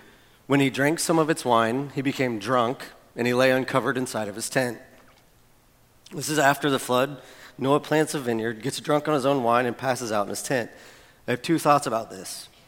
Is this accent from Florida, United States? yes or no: yes; Florida, United States; I mean, how was I supposed to know? I grew up in Florida.